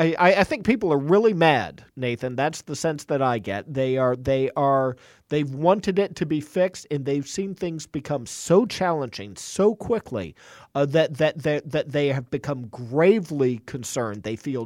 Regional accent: Indiana, United States; From my home state, the Hoosier State, the crossroads of America, the great state of Indiana.

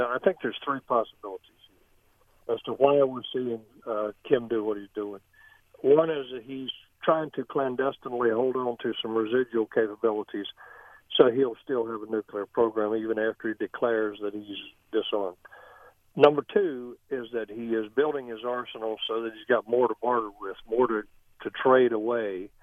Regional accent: United States; as an American, I was so proud.

